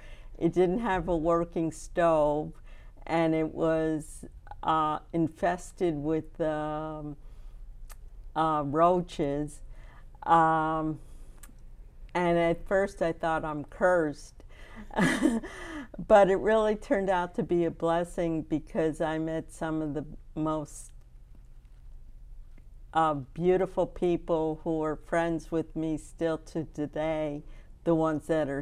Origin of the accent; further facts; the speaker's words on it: East Granby, Connecticut, United States; how privileged I was as a child growing up in East Granby, that I had, you know, trees and grass and meadows to run around